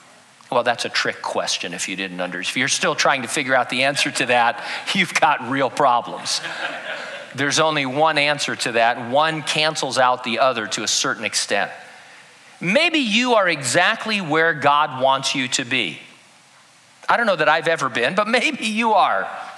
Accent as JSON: {"language": "English", "country": "United States", "said": "So I'm an American, and I like California even."}